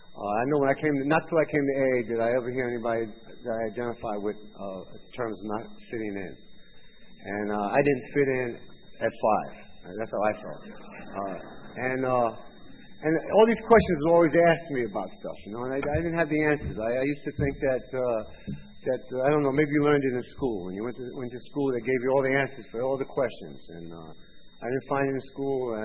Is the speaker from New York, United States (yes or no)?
yes; White Plains, New York, United States; born there; I was born in White Plains, New York. My family gave me for adoption at birth.